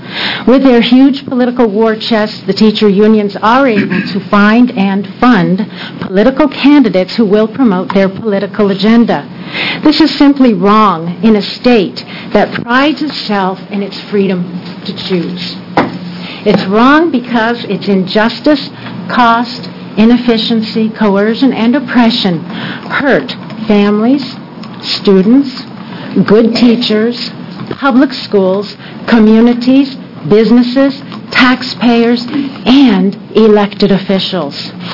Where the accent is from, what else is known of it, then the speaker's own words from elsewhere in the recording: Beaverton, Oregon, United States; from Beaverton, and I'll try to talk really fast.